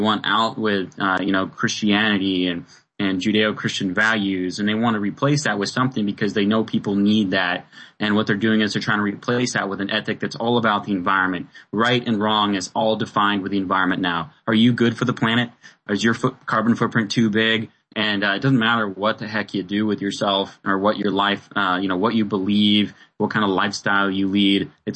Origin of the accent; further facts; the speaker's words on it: Montana, United States; especially in the Western United States, where I grew up out in Montana.